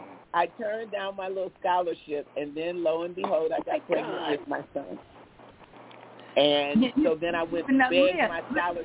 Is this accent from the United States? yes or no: yes; Ypsilanti, Michigan, United States; You know, I grew up in Ypsilanti, Michigan.